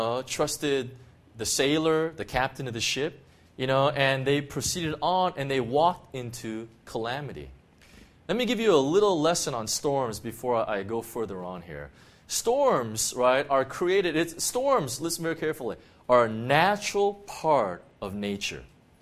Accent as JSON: {"language": "English", "region": "California", "country": "United States", "lives_now": "Hong Kong", "said": "I'm from California, right?"}